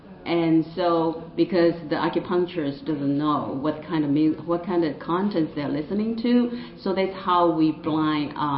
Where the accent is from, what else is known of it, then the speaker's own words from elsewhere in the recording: Taiwan; because I'm from Taiwan and I had some issue about I have Bell's palsy